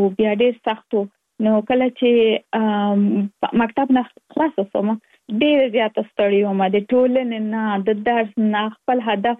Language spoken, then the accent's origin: Pashto; Kabul, Afghanistan; now in United States; زه اف کورس د افغانستان یم. په افغانستان کې زیږیدلې، لومړیستا کې مې په افغانستان په کابل کې ترسره کړې دي، او وروسته لاغه لکه موږ ټول چې یو مسافر شوی یم په امریکا کې، اوس په ورجینیا ایالت کې ژوند کوم.